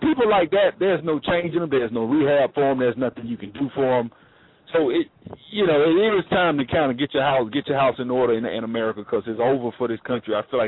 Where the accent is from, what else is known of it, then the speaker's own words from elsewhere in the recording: Alabama, United States; I'm from Alabama, so I mean, that's my home state.